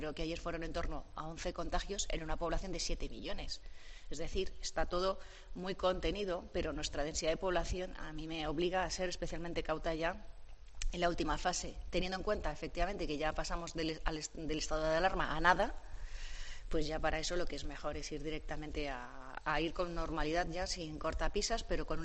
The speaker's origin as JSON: {"language": "Spanish", "region": "Community of Madrid", "country": "Spain", "said": "los madrileños somos españoles por encima de todo"}